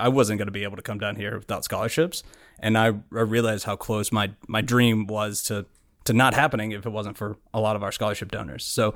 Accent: Trussville, Alabama, United States; I'm originally from Trustville, Alabama, so just suburb of Birmingham.

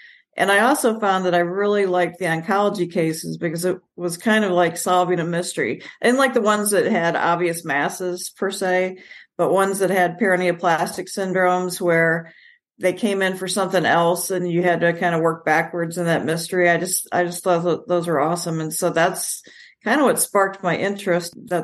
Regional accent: Kentucky, United States; Well, my dad worked for Ford, so we got transferred quite a bit. I spent the most time in Kentucky, and that's how I ended up at Auburn

